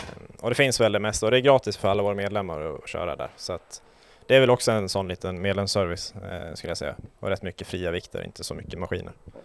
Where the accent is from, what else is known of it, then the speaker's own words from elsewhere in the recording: Falun, Dalarna County, Sweden; Jag är från Falun, exakt.